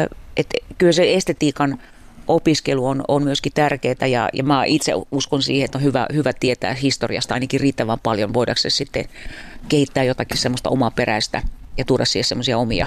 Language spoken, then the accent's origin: Finnish; Juva, South Savo, Finland; Mä olen maaseudulta kotoisin, tuolta Juvalta